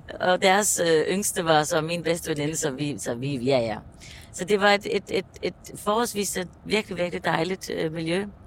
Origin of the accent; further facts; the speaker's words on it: Faroe Islands; Og nu er jeg jo født og opvokset på Færøerne, så der fandtes ikke så mange LP'er på det tidspunkt deroppe.